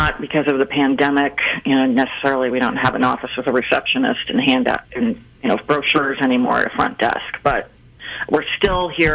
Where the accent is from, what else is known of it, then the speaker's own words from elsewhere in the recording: Kansas City, Missouri, United States; also born or lived in Arizona; I was born in Kansas City, Missouri, at Research Hospital. I've lived here most of my life, with the exception of a bit in Arizona in between. But otherwise, I'm a Kansas City girl, born and bred.